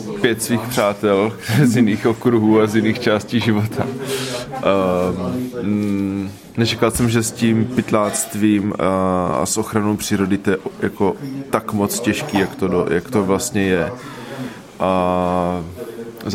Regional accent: Olomouc, Olomouc Region, Czechia; now in Prague, Czech Republic; přijel jsem z Prahy, ale původem jsem z Olomouce.

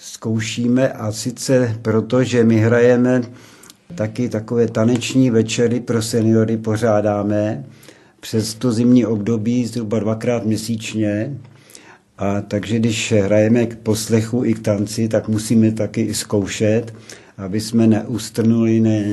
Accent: Plzeň, Plzeň Region, Czechia; A někteří ti hráči, nebo někteří ti, kdo tam chodí, jsme byli Plzeňáci taky.

